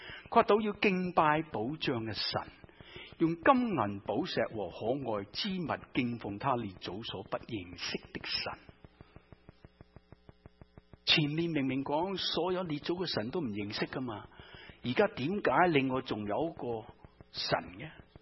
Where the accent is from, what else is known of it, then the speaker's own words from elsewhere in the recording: Guangdong, China; 即是我们广东人讲得俗一点